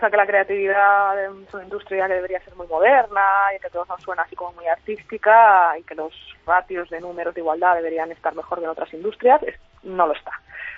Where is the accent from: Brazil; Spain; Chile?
Spain; También es cierto que como españoles, españolas, siempre nos parecen muy complicadas estas cosas